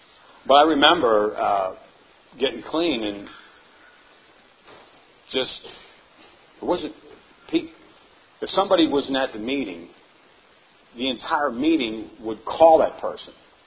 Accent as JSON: {"language": "English", "town": "Lancaster", "region": "Pennsylvania", "country": "United States", "tie": "born or raised there", "said": "I was born and raised in Lancaster, PA."}